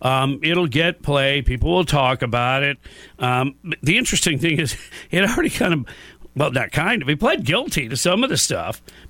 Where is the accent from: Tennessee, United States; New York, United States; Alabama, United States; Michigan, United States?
Michigan, United States; but I'm from Michigan, and we're taught to hate Ohio State.